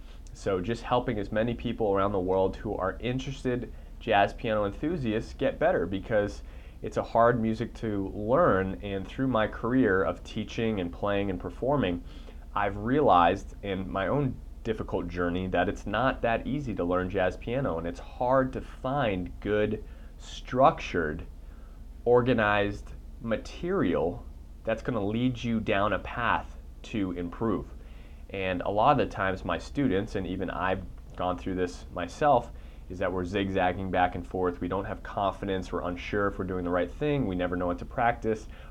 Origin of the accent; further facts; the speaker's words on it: Boston, Massachusetts, United States; I actually play ice hockey too, because I'm being from Boston, love hockey.